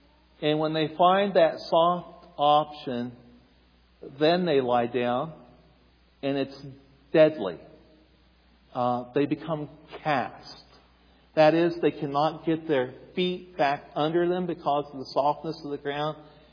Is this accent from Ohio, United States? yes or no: yes; Ohio, United States; accent: Appalachian; if you're wondering where the accent comes from, I'm Appalachian. I'm from Eastern Ohio. I grew up on a farm with cattle, not with sheep.